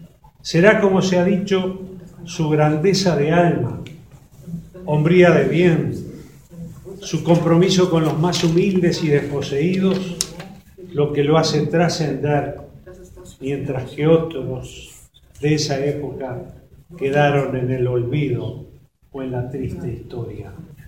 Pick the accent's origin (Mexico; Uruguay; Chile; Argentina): Uruguay; debemos buscar los valores y principios que conforman nuestra identidad actual como uruguayos.